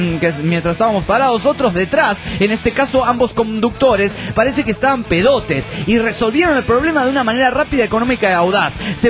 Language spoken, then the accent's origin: Spanish; Cochabamba, Bolivia; somos muchos desintegrados de Cochabamba y son muchos también los que se contactaron